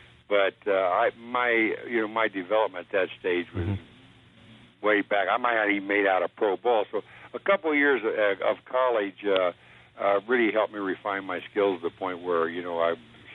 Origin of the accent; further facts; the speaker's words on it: Columbus, Ohio, United States; In Columbus, Ohio.